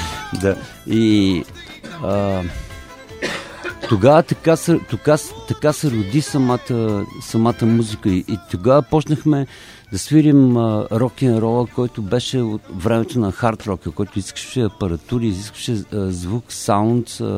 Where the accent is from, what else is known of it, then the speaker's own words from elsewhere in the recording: Troyan, Lovech Province, Bulgaria; moved away as an adult; Да, аз съм роден в Троян и съм живял до 20-ти си година там.